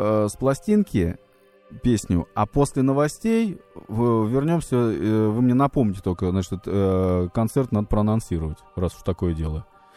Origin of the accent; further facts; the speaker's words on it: Zelenograd, Moscow, Russia; А то я из Зеленограда.